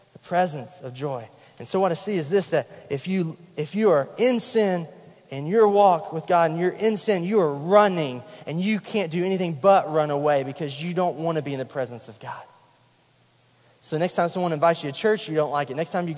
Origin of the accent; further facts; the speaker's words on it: Kentucky, United States; now in Florida, United States; I'm up from Kentucky, and I know cold weather, and I miss that sometimes until I get back there